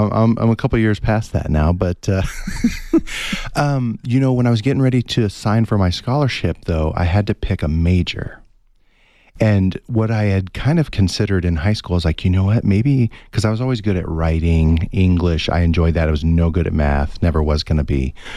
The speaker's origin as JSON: {"language": "English", "region": "Louisiana", "country": "United States", "tie": "born there", "said": "I mean, I was born in Louisiana and never lived there, you know?"}